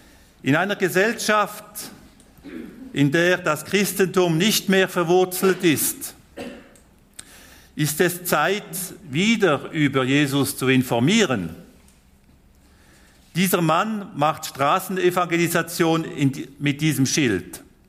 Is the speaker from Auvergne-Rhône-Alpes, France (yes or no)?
no; Grand Est, France; accent: Basel German and Alsatian; Ich bin aufgewachsen als Schweizer im Elsass und habe eine Mischung von Baslerisch und Elsässisch.